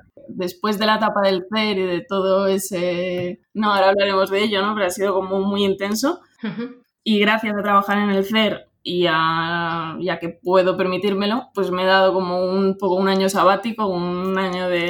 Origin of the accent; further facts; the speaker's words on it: Mojácar, Andalusia, Spain; born there; now in England; Soy española. Nací en Mojácar, un pueblo de Almería.